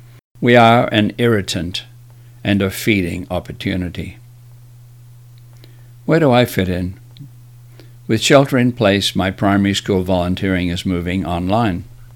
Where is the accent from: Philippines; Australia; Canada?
Australia; now in United States; I was raised in Australia when the term half-breed meant half Australian Aboriginal and half Caucasian.